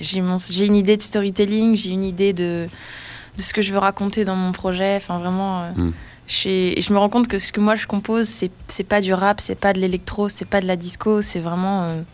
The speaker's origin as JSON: {"language": "French", "region": "Grand Est", "country": "France", "said": "Mais c'est dans les Vosges parce que je suis originaire de là-bas, enfin de Lorraine, quoi."}